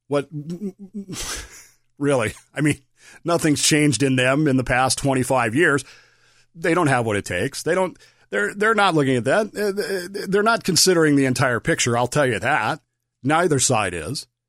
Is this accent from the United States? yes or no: yes; Denver, Colorado, United States; It's weird because most of you know I grew up in Denver. I am a huge Broncos fan, but I absolutely despise the Rockies.